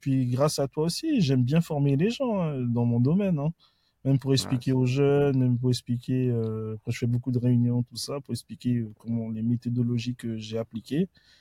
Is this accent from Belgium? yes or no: no; Bondy, Île-de-France, France; also born or lived in Marseille; Ouais, je viens de Bondy, près de la mairie de Bondy. Après, j'ai vécu un petit peu à Marseille